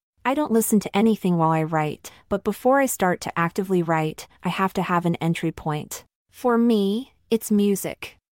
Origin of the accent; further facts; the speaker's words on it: Ohio, United States; I'm from Ohio, different parts of the state, but in the same state, so there's a similarity in terms of growing up in the Midwest.